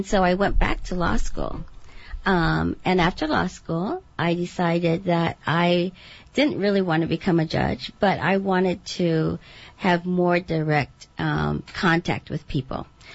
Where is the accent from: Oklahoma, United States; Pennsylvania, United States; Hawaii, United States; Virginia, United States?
Hawaii, United States; Koloa; I was born and raised on Kauai in Kaloa. My father moved from the Philippines to work for McBride Sugar Plantation in 1946.